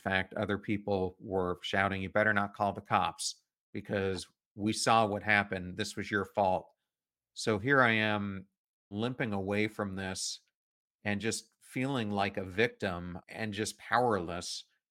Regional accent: York, Pennsylvania, United States; where I grew up in York, Pennsylvania, there were some pretty big gang areas

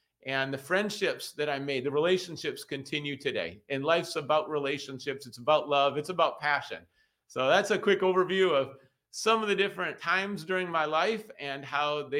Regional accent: Minneapolis, Minnesota, United States; And I grew up on the campus, the University of Minnesota

